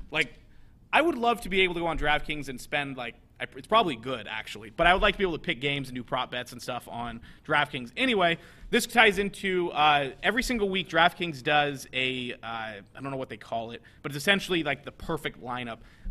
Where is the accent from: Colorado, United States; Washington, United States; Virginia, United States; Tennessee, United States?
Washington, United States; Spokane; I love living here. I love this state. And I'm born and raised in Spokane, but God, this state sucks.